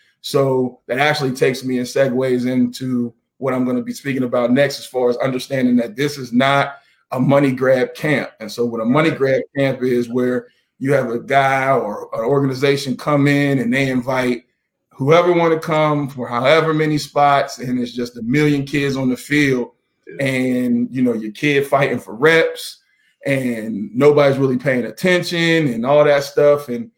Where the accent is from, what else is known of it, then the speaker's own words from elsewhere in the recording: Pittsburgh, Pennsylvania, United States; And then I'm from Pittsburgh. I've done a lot of different camps in Pittsburgh with the FBU.